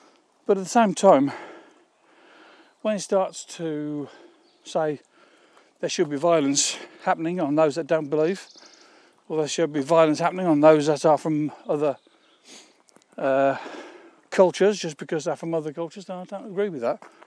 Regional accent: England, United Kingdom; now in Spain; I'm an Englishman living in Spain

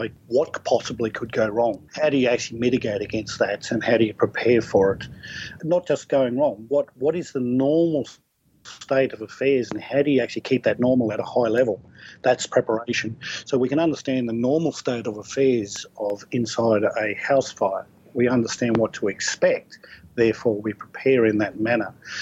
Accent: Alice Springs, Northern Territory, Australia; I started with where I came from in the Northern Territory. I was raised in Alice Springs.

